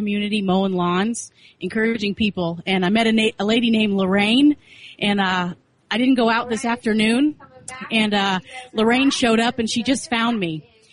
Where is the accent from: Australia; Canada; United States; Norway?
United States; Dallas, Texas; I'm from Dallas, Texas.